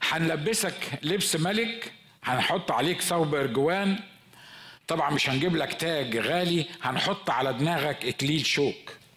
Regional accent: Egypt; احنا عندنا في مصر كانوا بيسقونا خل

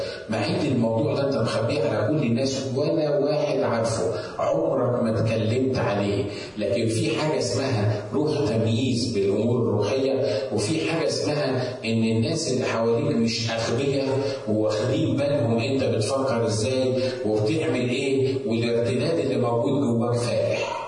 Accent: Upper Egypt, Egypt; في بلد عندنا في الصعيد

